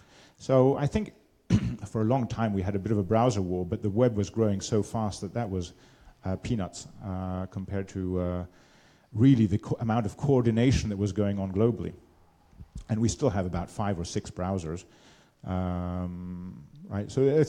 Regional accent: England, United Kingdom; I'm English, but my mother's Austrian, lived in France.

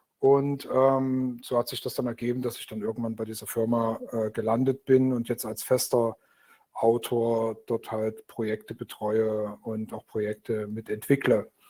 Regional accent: Dresden, Saxony, Germany; now in Berlin, Germany; auch wenn ich hier in Berlin hocke und aus Dresden komme, Dresden darf man gar nicht mehr nennen heutzutage, aber ich komme wirklich ursprünglich aus Dresden und wohne seit 20 Jahren in Berlin

